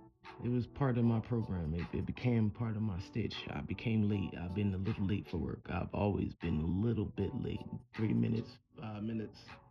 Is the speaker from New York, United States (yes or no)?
yes; New York, United States; So my mother, we're from the North, so New Yorkers, Northern people. We're the free ones.